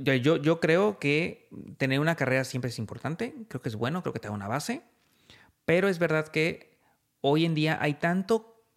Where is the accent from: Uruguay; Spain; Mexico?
Mexico; moved away as an adult; now in Romania; llevamos aquí 3 años uh-huh. y pues estamos contentos. A ver, nos fuimos de México también